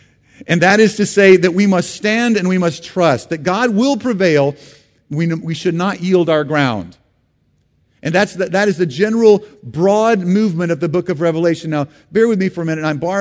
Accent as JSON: {"language": "English", "country": "United States", "said": "And I stand here as an American saying"}